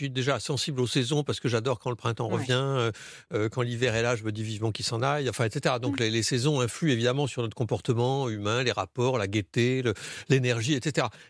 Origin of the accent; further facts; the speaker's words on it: Tours, Centre-Val de Loire, France; moved away as an adult; now in Paris, France; Je suis provincial de Tours, donc toute mon enfance, adolescence passée à Tours. Je suis monté à Paris, comme on dit en province, pour faire une école de cinéma